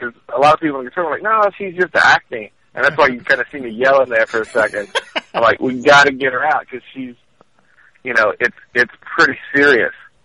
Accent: Kentucky, United States; I'm like, what is wrong with my accent here? Now, but, that's just growing up in Kentucky.

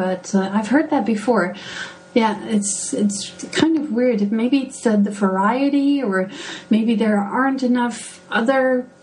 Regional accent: Delft, South Holland, Netherlands; Well, actually from Delft, which is very known for its Delft blue, the porcelain blue.

